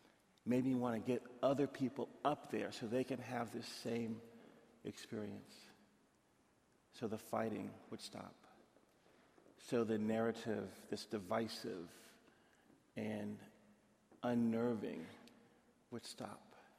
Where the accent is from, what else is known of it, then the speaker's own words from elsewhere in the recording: Virginia, United States; I'm watching my hometown, Virginia.